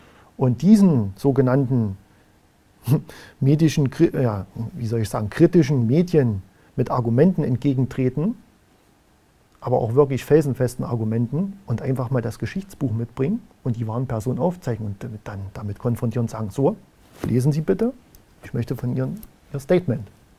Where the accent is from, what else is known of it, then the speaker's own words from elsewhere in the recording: Germany; Ich bin stolz, dass ich eine deutsche Kultur habe. Ich möchte meine Kultur, mein Herkunftsland, nicht mit Füßen treten